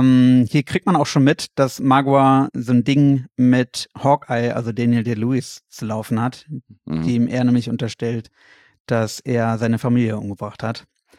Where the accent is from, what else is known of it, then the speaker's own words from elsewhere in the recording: Berlin, Germany; Ich bin ja in Berlin groß geworden.